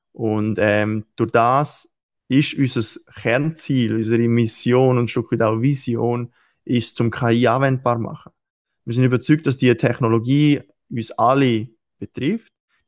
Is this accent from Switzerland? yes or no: yes; Eastern Switzerland, Switzerland; jetzt bei uns in der Ostschweiz halt, in Chur, St. Gallen und in Repsten haben wir